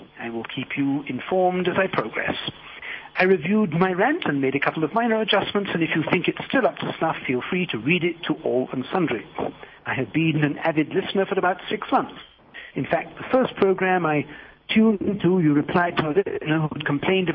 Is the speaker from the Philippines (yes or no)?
no; United Kingdom; now in United States; as a Brit